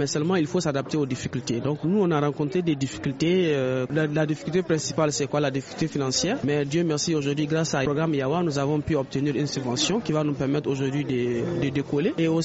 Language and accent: French; Niger; On est tous jeunes, nous sommes des Nigériens.